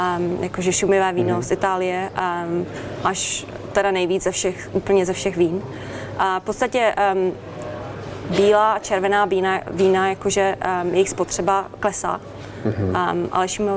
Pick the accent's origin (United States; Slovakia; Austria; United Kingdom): United Kingdom; Czech is a second language; A samozřejmě jakože existují lidi u nás v Británii, kteří si udělali obojí, i Master of Wine, i Master Sommelier.